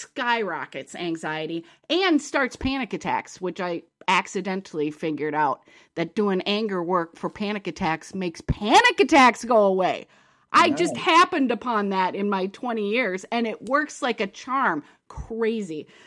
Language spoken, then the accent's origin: English; Midwest, United States; also born or lived in Chicago / Ireland; I mean, I'm from the Midwest. I lived in Chicago and Ireland, and cursing is just very much a part of all of Wisconsin, Chicago, all those cultures.